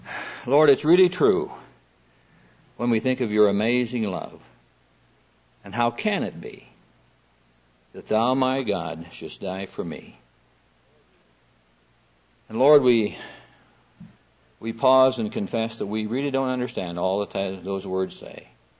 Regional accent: Midwest, United States; well, I'm from the Midwest. I know the language.

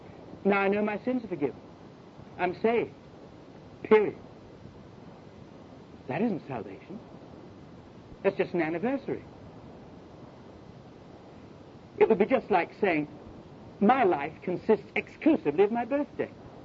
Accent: London, United Kingdom; born there; I was a Christian simply because my face was white and I was born in London

